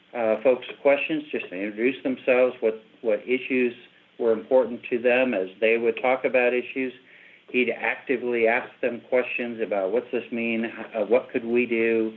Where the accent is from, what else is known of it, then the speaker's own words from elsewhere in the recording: Iowa, United States; I mentioned that I was from Iowa. I mentioned that we're a big ethanol-producing state.